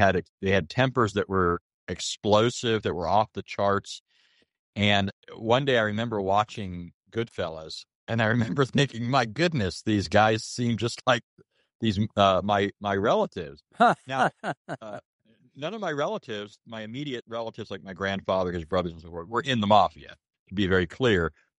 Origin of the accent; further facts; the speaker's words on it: California, United States; But anyways, I grew up in Southern California then, and there were a lot of gangs